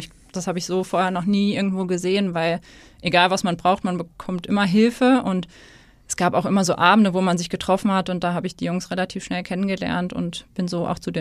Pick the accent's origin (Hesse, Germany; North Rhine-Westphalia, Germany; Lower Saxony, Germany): Hesse, Germany; now in Hamburg, Germany; ich komme aus Hessen, also 2 Stunden von Stuttgart, und dachte so, oh, jetzt nach Hamburg ziehen, weil ich auch eigentlich sehr heimatverbunden bin.